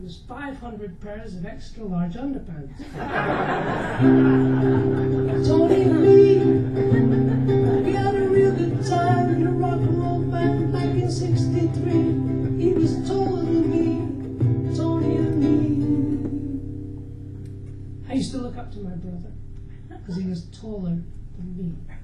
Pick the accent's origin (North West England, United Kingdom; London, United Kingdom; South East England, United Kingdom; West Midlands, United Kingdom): North West England, United Kingdom; Accrington; I said, no, I'm from Accrington. It's kind of nearby.